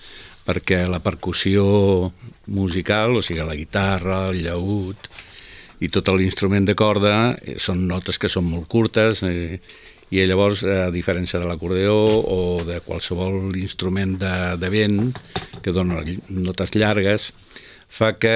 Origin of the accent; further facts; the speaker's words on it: Córdoba, Andalusia, Spain; now in Calella, Spain; Jo sóc de Còrdoba, clar.